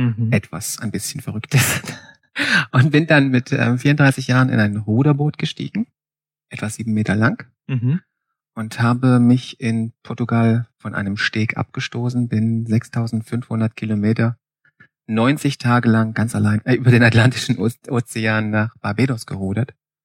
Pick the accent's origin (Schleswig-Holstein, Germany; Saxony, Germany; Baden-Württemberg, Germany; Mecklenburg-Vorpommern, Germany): Saxony, Germany; Ich komme eigentlich aus dem Erzgebirge, komme aus den Bergen, war vorher nie auf See, nie auf dem Meer.